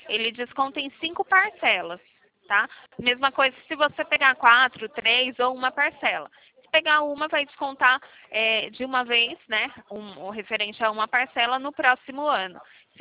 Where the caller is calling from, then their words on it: Itatiba, São Paulo, Brazil; Só, eu fico aqui na cidade de Itatiba, né?